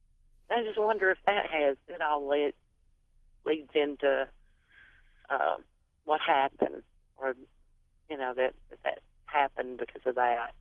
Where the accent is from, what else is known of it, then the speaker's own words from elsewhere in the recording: Alabama, United States; accent: Alabama; Well, we live our Alabama accents and roll tide.